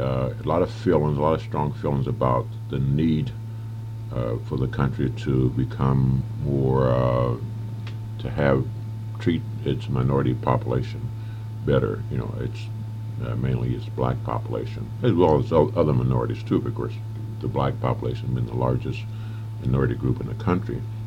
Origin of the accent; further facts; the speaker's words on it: Arkansas, United States; Well, of course, I grew up in the South. I was born in Arkansas, and I had gone through the ordeal in Little Rock, Arkansas